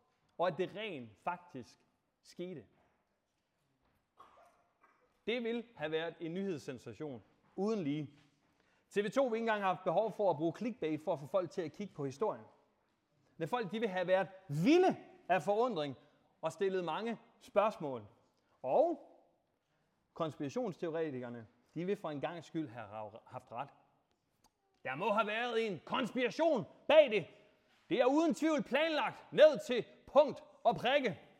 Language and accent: Danish; Thisted, North Denmark Region, Denmark; born there; jeg er født i Thisted. Det kan godt være, at I ikke ved, hvor Thisted er.